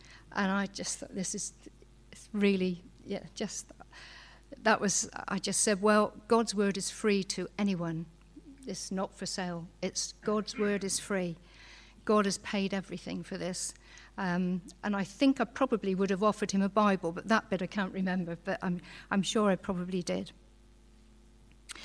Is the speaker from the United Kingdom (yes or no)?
yes; Midsomer Norton, South West England, United Kingdom; I was born and brought up in Midsummer Norton with my mum and dad and two brothers.